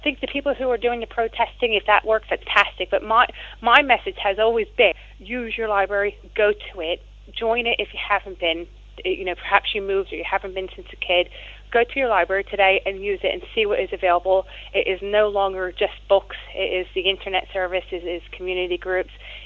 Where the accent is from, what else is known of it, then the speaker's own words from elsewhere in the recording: United States; now in United Kingdom; for me being an American, I knew that in America that the libraries were being affected, and I knew here in Britain they were being affected.